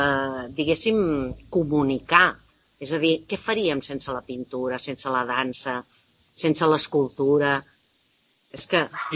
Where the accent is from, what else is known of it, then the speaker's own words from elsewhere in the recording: Barcelona, Catalonia, Spain; born there; now in Sant Cugat, Spain; Jo vaig néixer a Barcelona, Vull dir, és d'allò que passa, ets de Sant Cugat? Sí. Però hi ha gent que et diu, no, però nascut a on? No, a Barcelona.